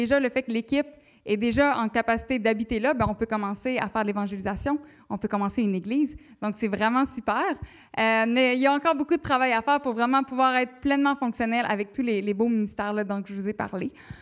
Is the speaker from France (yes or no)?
no; Canada; now in Senegal; Bon, nous, on vient du Canada